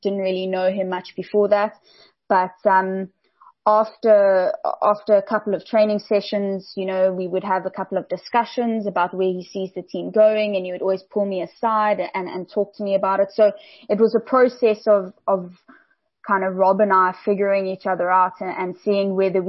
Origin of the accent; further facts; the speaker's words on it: Johannesburg, Gauteng, South Africa; Yeah, so I grew up in Johannesburg. I went to school in Joburg